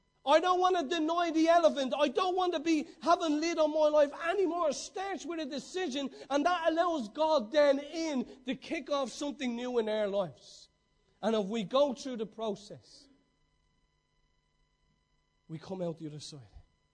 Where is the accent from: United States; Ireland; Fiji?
Ireland; You wouldn't say that as an Irish person, because it's not really in us.